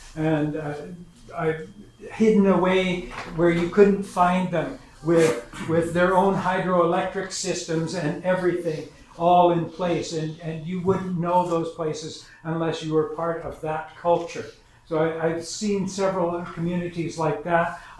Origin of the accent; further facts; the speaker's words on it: Nelson, British Columbia, Canada; I grew up in Nelson in the Kootenays, and anyone who knows the Kootenays knows something of what that's like.